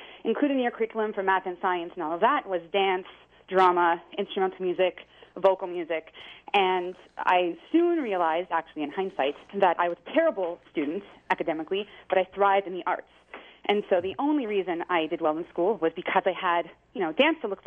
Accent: Toronto, Ontario, Canada; I grew up in Toronto, Canada

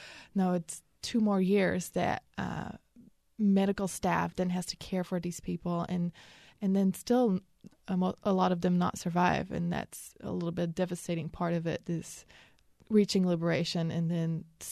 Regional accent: Belgium; moved away; I'm originally from Belgium. I grew up there, and my whole family still lives there.

